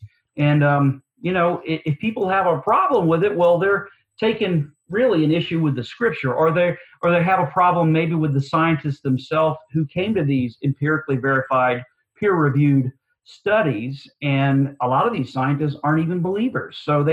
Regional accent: the South, United States; You know, I grew up in the Bible Belt and so forth

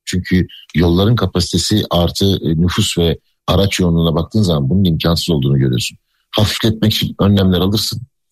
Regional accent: Manisa, Turkey; Yani memlekete geldim, Manisa'ya, bilenler biliyor nereli olduğunu.

